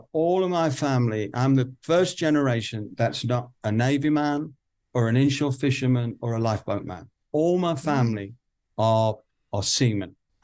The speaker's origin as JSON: {"language": "English", "region": "North East England", "country": "United Kingdom", "said": "I'm a Geordie"}